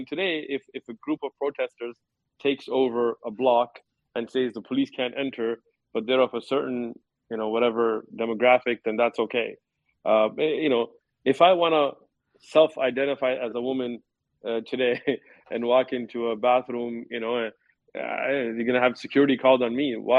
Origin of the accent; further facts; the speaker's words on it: San Diego, California, United States; I mean, fortunately, I'm from San Diego, and yeah. San Diego is not as bad as other parts of California.